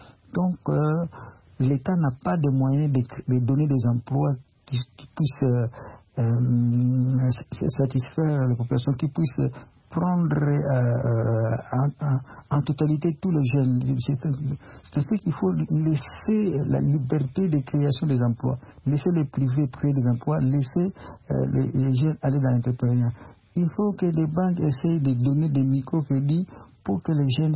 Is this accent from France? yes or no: no; DR Congo; qui utilisent le travail congolais chez moi, en RD Congo